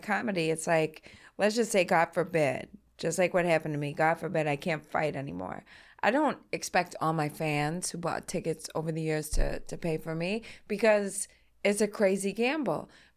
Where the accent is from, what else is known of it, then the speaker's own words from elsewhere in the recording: Gerritsen Beach, New York, United States; I grew up in Garrison Beach